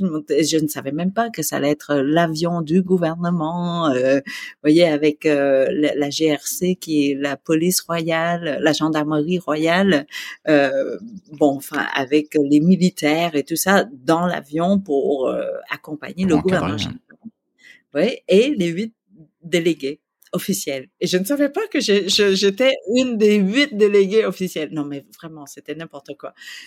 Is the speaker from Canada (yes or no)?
yes; Quebec, Canada; en tant que Québécois